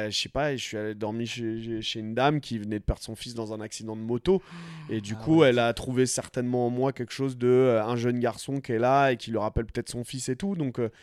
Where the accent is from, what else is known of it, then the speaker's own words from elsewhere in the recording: France; je suis français, je suis en voyage